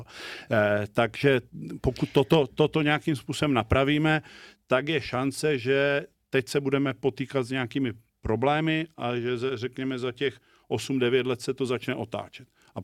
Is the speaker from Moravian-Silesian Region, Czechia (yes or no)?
yes; Ostrava, Moravian-Silesian Region, Czechia; Já jsem z Ostravy, bydlím blízko polských hranic